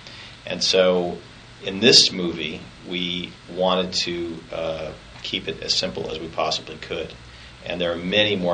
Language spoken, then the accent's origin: English; Arizona, United States; It was extremely uncomfortable, and I'm from Arizona, so I have no tolerance for the cold.